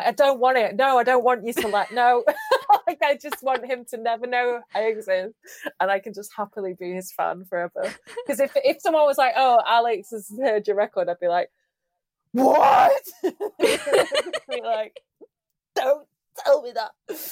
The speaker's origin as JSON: {"language": "English", "town": "Sheffield", "region": "Yorkshire and the Humber", "country": "United Kingdom", "said": "I've never actually met an … even though I'm from Sheffield."}